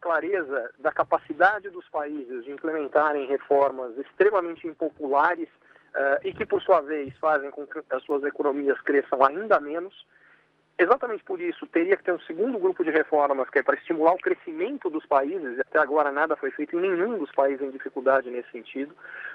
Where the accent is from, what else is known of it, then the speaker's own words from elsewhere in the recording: Brazil; como nós brasileiros sabemos bem que esse processo de emissão monetária para financiamento de dívida acaba gerando